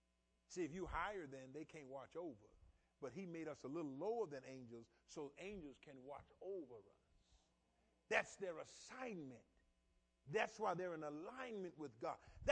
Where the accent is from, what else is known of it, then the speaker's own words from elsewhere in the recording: the South, United States; I grew up in the South and I saw it every day.